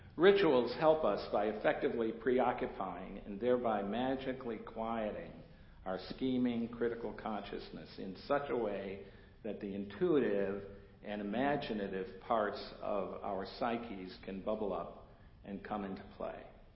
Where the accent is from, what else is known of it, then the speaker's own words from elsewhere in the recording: Cleveland, Ohio, United States; also born or lived in California; I grew up in Cleveland.